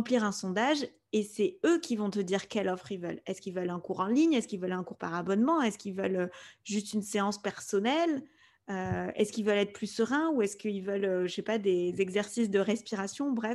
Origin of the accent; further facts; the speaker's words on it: Spain; first language Spanish; French is a second language; avec mon frère, on a grandi en Espagne, donc l'espagnol, c'est notre langue maternelle